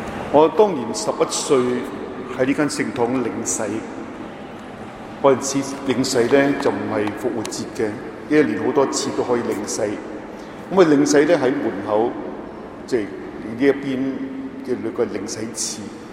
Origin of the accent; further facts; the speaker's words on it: Hong Kong; 因為我從香港來嘛，